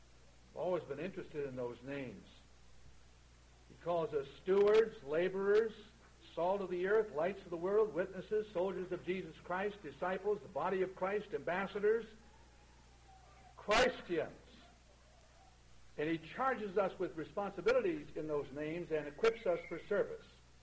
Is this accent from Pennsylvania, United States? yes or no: yes; Pittsburgh, Pennsylvania, United States; as I grew up in Pittsburgh with Dr. Klotz